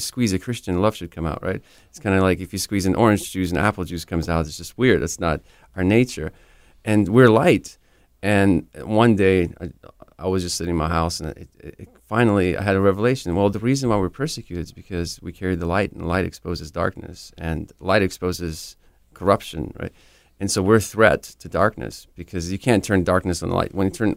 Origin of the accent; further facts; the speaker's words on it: Kyiv, Ukraine; English is a second language; Well, I come from Kiev, Ukraine, from the capital. It's kind of interesting because I'm actually older than my country because I was born in 1987, and Ukraine became a country in 1991.